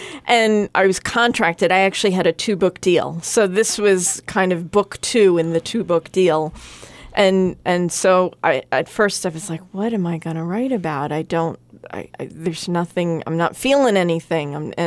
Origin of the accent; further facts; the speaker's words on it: Long Island, New York, United States; also born or lived in Massachusetts / North Carolina; I grew up in Long Island, and but I went to school in Massachusetts, so I spent about 10 years in southeastern Massachusetts. And then I lived in North Carolina for a while, so East Coast was always more my thing.